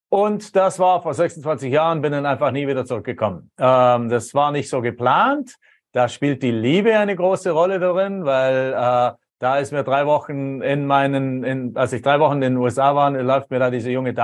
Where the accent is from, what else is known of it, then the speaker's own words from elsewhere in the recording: Baden-Württemberg, Germany; moved away as an adult; Bin also Deutscher, Deutschland geboren, aufgewachsen am Bodensee, im schönen Bodensee in der Konstanzer Ecke.